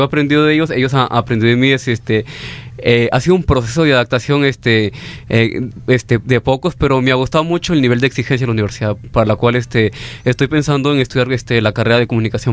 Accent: Piura, Peru; yo vengo del norte del Perú, soy piurano, vengo de la Universidad Nacional de Piura

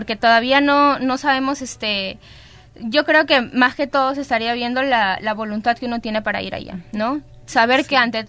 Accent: Cajamarca, Peru; yo vengo de Cajamarca y también vengo de un grupo vulnerable que es de Santa Cruz.

